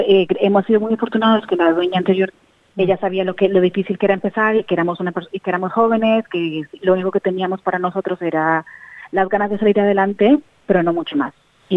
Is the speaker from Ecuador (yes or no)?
no; Colombia; moved away as an adult; now in Sydney, Australia; yo me vine de Colombia en el 2001 y vine a estudiar mi carrera.